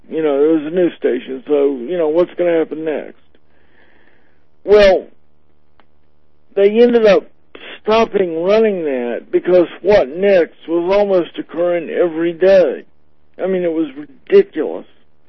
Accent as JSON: {"language": "English", "region": "Florida", "country": "United States", "tie": "born or raised there", "said": "I grew up in Florida"}